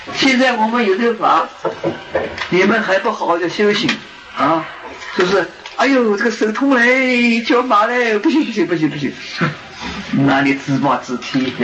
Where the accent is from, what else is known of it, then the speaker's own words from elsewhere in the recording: China; 我说我们中国人本来是大智慧啊